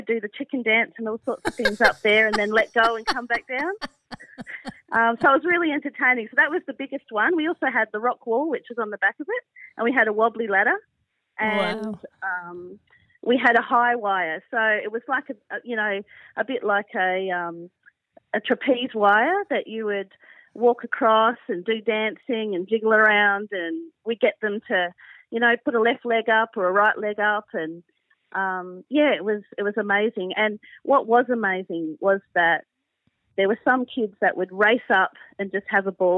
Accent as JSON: {"language": "English", "region": "South Australia", "country": "Australia", "moved": "as an adult", "lives_now": "Tasmania, Australia", "said": "I'm actually from South Australia, and I watched a video at a youth rally, and it was advertising this thing called the Pinnacle of Terror for ADRA, as you mentioned. And so I applied for it when I was 18, and I got the job. So I moved interstate to Tasmania"}